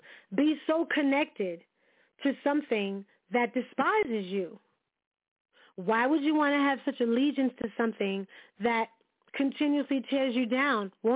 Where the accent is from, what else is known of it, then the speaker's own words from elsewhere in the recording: New York, United States; yeah, I was born and raised in New York, love New York, it's wonderful.